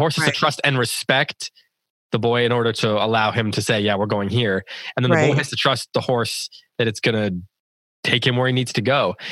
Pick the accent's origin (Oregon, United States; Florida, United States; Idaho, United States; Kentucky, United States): Idaho, United States; also born or lived in Wisconsin; when I was eight or nine, we moved from Wisconsin to Idaho